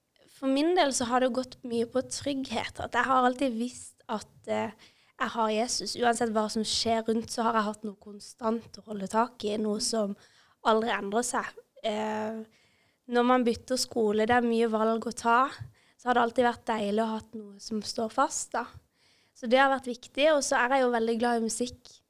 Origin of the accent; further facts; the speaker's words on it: Kristiansand, Agder, Norway; Ja, jeg er 21 år, og jeg har vokst opp her ute i Ytre Randesund.